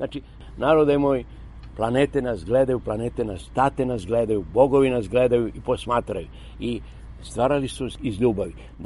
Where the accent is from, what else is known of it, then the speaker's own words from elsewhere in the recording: Nikolinac, Southern and Eastern Serbia, Serbia; born there; Danas živim na Rtnju, ja radim oko piramide Rtanj, tako dalje, banzemaci i tada i tada. Inače sam rođen u Nikolincu, prvom selu odavde ka Sokobanji.